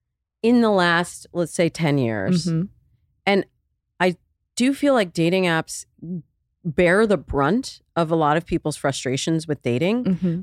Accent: Midwest, United States; I'm from the Midwest. Let me tell you something. I am from the Midwest. Cheesecake Factory is top tier.

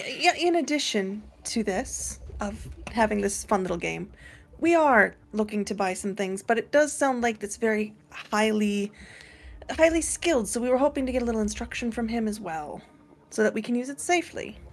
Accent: Minnesota, United States; I'm fucking Minnesotan.

